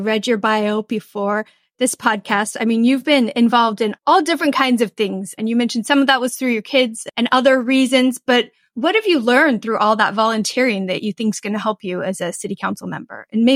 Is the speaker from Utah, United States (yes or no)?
yes; Orem, Utah, United States; now in California, United States; because I grew up in Orem and now I'm in California